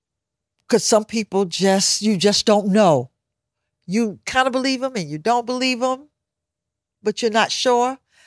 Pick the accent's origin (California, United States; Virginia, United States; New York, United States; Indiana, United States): New York, United States; Brooklyn; If you live in New York City, born and raised in Brooklyn, ain't no bunch of strangers going to cause you to make you want to go home.